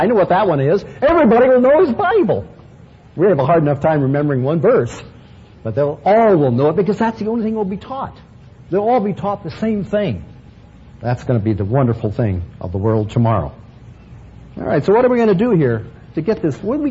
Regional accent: United States; Sure, I like to be an American. I'm happy I'm an American.

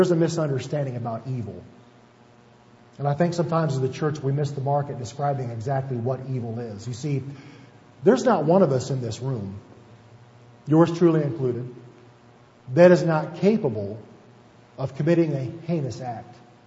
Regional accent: United States; I was a rescue diver for my hometown of Franklin County for, 7 years.

